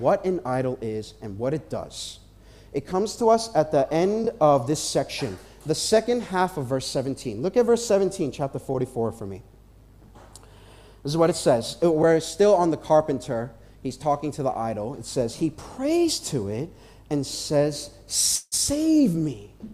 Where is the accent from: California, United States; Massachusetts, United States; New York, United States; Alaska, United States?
New York, United States; he was a pastor from my hometown in New York